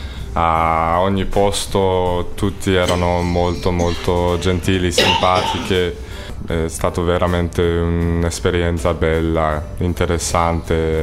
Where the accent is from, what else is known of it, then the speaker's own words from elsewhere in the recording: Fort Collins, Colorado, United States; Italian is a second language; now in Italy; sono degli Stati Uniti, di Colorado, la mia città, chiamato Fort Collins.